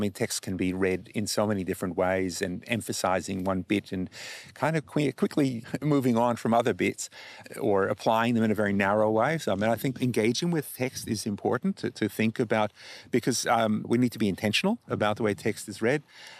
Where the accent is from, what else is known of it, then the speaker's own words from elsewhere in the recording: Australia; I wasn't because I was Jewish, and they couldn't imagine that you could be both Jewish and Australian.